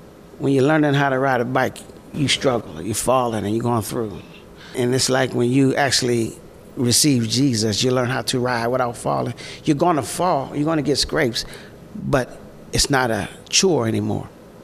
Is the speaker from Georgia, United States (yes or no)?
no; Rankin, Pennsylvania, United States; born or raised there